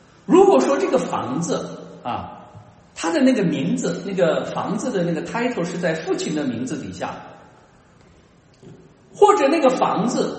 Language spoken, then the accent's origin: Chinese; China; 那么或许我们中国人就会想当然